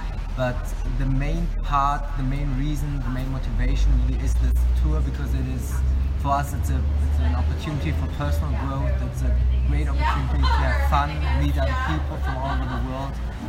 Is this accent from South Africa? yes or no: no; Germany; I'm from Germany.